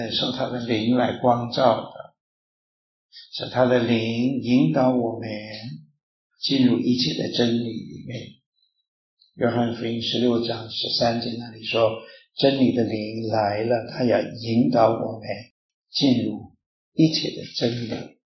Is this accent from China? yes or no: yes; China; 好像我们中国人呢，我们有了事情我们就到庙里面去烧香